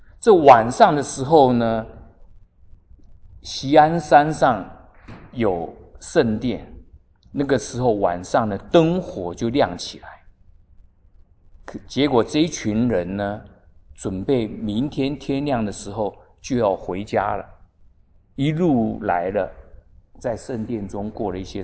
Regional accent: Taiwan; 像我从台湾来的，台湾的什么都拜，石头也拜，什么都拜的

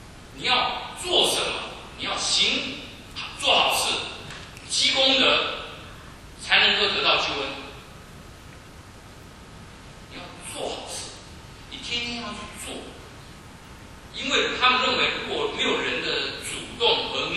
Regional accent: China; 我们中国人有句俗语，你们大概听过，叫泥菩萨过江，自身难保

